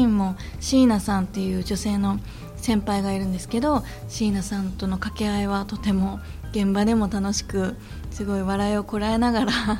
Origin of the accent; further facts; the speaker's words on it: Iwaki, Fukushima, Japan; 私も生まれ育った町でこうして私の出た作品が上映される